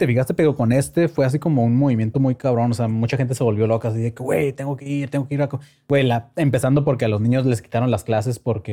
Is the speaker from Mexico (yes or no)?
yes; Mexico; somos mexicanos, güey. Los mexicanos casi siempre tratamos de encontrarle la parte chistosa a cualquier problema.